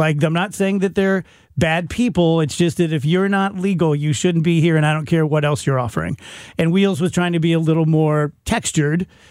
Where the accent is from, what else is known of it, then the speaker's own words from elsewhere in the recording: Illinois, United States; because I'm from Illinois, right, Chris? I fear the really bad Illinois parent